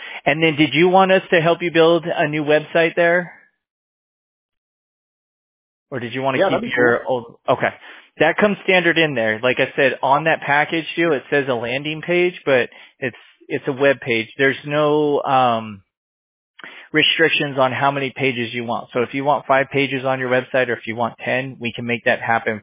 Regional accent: California, United States; born there; I was born in California, so in LA County.

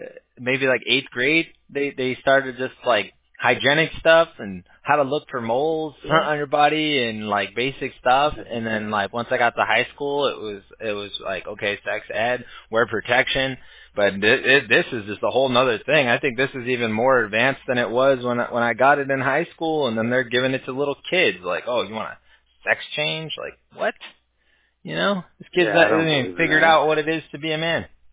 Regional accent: California, United States; You know, I grew up in California, so it's a little different, I guess, out there.

